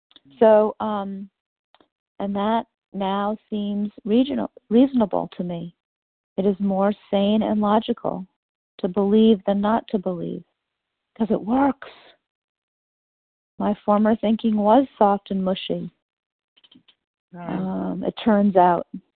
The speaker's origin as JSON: {"language": "English", "town": "New Orleans", "region": "Louisiana", "country": "United States", "said": "I'm just so excited to tell you that I was from New Orleans and to thank people."}